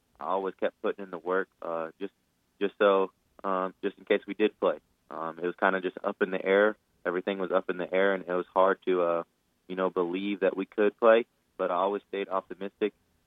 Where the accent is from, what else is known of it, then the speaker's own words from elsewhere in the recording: Lubbock, Texas, United States; And, you know, growing up in Lubbock, I kind of wanted to go to Tech.